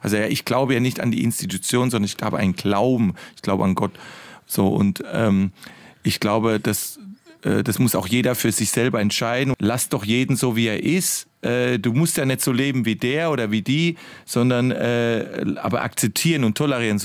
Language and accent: German; Southern Germany, Germany; Wahrscheinlich hat das eine Wirkung gehabt als Süddeutscher